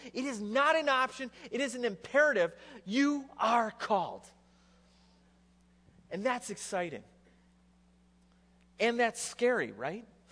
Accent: West Coast, Canada; also born or lived in Saskatchewan; Now, I've told you that I am from Saskatchewan, and I grew up on the west coast of Canada

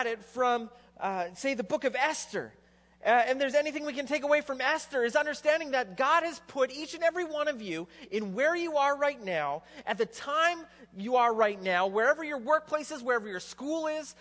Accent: West Coast, Canada; also born or lived in Saskatchewan; Now, I've told you that I am from Saskatchewan, and I grew up on the west coast of Canada

